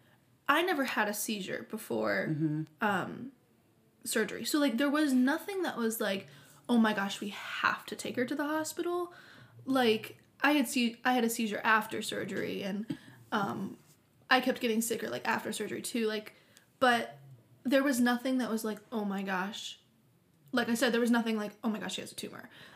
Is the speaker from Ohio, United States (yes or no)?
yes; Akron, Ohio, United States; So I'm from Akron, Ohio.